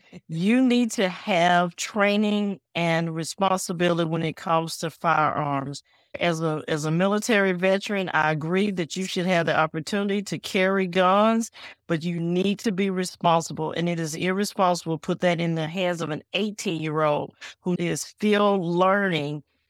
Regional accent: Spartanburg, South Carolina, United States; I was born and raised here in Spartanburg, and I've spent my entire life here. I've only left to go serve in the military.

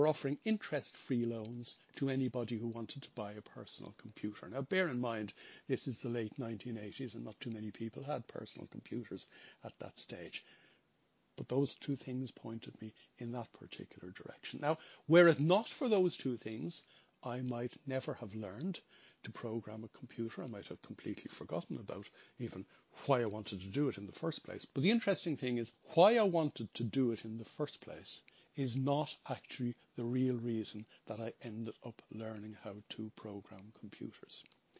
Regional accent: Ireland; I was brought up in Holy Catholic Ireland

